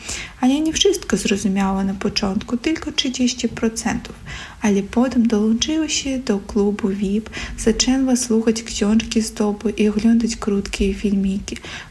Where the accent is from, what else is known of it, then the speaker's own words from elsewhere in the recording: Belarus; Polish is a second language; Jestem z Białorusi, mam 23 lata.